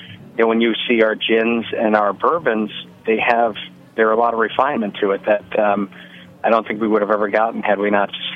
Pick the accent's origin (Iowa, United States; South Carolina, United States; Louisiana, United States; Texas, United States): Louisiana, United States; New Orleans; We're from New Orleans originally